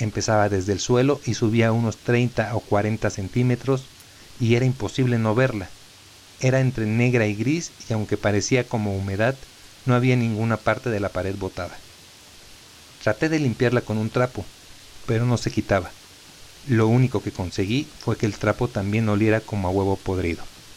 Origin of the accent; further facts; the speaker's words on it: Bogotá, Colombia; moved away as an adult; now in Mexico City, Mexico; Soy originario de Bogotá, Colombia, y llegué a vivir a la Ciudad de México hace 8 años.